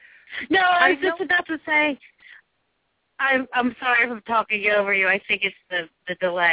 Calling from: New Jersey, United States; Oh, I'm calling from New Jersey.

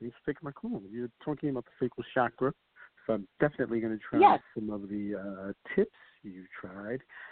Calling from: New York, United States; Calling from New York.

